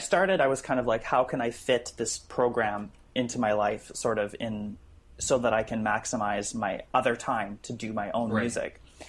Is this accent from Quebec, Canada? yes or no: no; Saskatoon, Saskatchewan, Canada; I grew up in Saskatchewan, which is in Saskatoon